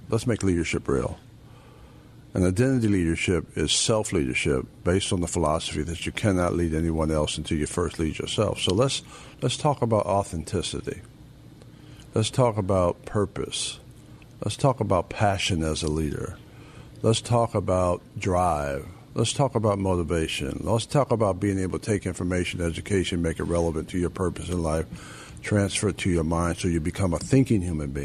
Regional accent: Whitesboro, New Jersey, United States; I grew up in a little town called Whitesboro, New Jersey, near 12 miles from Cape May, 3 miles from Wildwood.

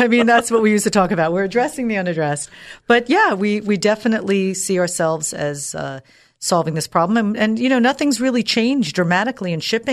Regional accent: United States; I've never lived in the Middle East. I'm an American girl born and raised here.

